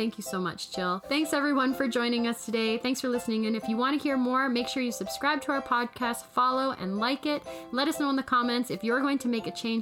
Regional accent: Rocky Mountains, United States; We come from the Rocky Mountains, like, I can't even do anything more than a wave pool wave.

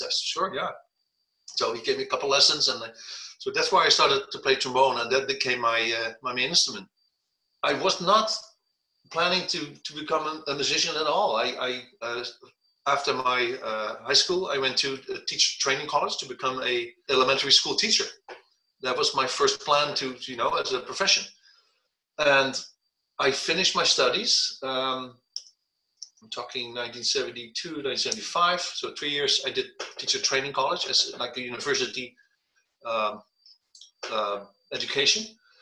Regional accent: Netherlands; I grew up in Holland, you know, in the Netherlands

